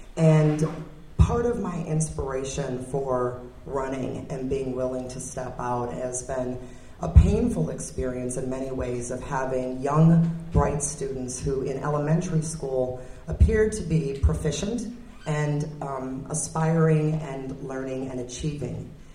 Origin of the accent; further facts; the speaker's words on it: Madison, Wisconsin, United States; I am from Madison, a native Madisonian. I was born and raised here and graduated from Madison West High School and attended all of the Madison public schools through elementary and secondary ed.